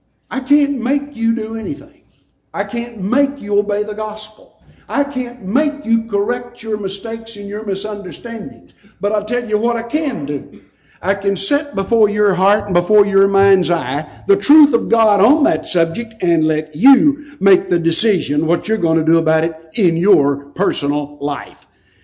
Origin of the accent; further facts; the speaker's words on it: Lufkin, Texas, United States; down in East Texas where I grew up around Lufkin.